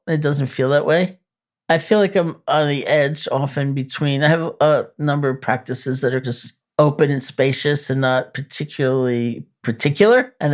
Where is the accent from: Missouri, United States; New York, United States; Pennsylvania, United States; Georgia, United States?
New York, United States; Like, I'm a New Yorker.